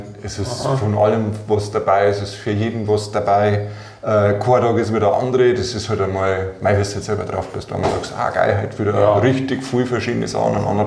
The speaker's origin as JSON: {"language": "German", "region": "Bavaria", "country": "Germany", "lives_now": "Munich, Germany", "said": "Kommen wir aber gar nicht von Minger, sondern kommen wir aus dem Chiemgau."}